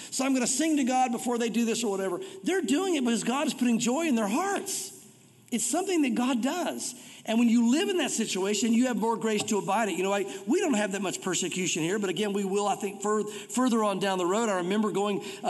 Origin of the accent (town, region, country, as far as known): United States